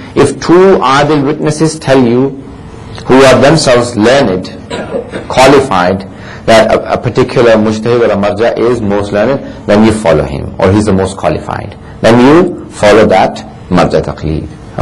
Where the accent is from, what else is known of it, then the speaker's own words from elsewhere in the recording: Lahore, Punjab, Pakistan; I mention Lahore because I'm originally from Lahore.